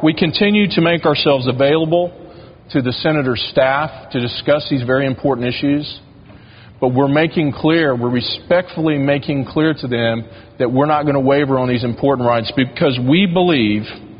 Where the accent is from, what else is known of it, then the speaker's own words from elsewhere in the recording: Tulsa, Oklahoma, United States; I can remember as a little kid, I grew up in Tulsa, and I remember as a little kid going to a church called Sheridan Assembly of God